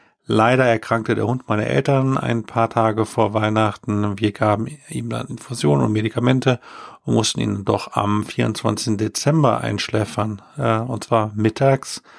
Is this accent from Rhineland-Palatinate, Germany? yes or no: yes; Rhineland-Palatinate, Germany; die Flut im Sommer, die meine Heimat, das Ahrtal, zerstörte